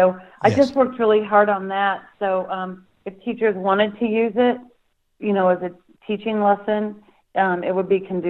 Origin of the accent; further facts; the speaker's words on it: Illinois, United States; a small town in southeastern Illinois. And Porterville, Illinois was like the halfway point from my hometown to where my grandparents' farm was.